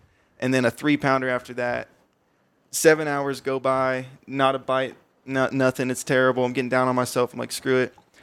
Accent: Kansas City, United States; I'm from Kansas City.

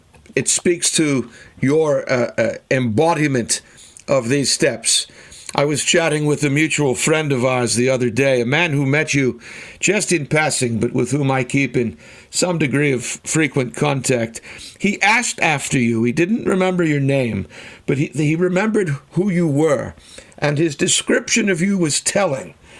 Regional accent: Boston, Massachusetts, United States; I come from Boston. As you well know, I'm a born and bred Bostonian

